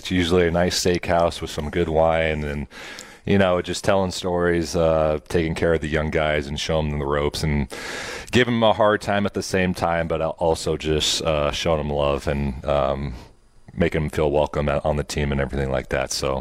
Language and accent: English; Nebraska, United States; I took my family out there, and you know, I grew up in Nebraska, so we had some steakhouses, but it was nothing like that.